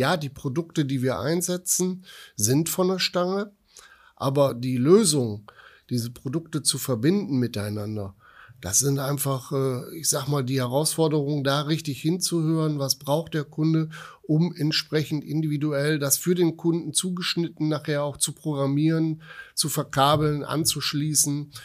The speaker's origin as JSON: {"language": "German", "region": "North Rhine-Westphalia", "country": "Germany", "tie": "born or raised there", "said": "das ist meine Heimat. Ich bin im Prinzip hier groß geworden. Ich habe hier geheiratet. Ich habe hier im Prinzip meine Ausbildung gemacht."}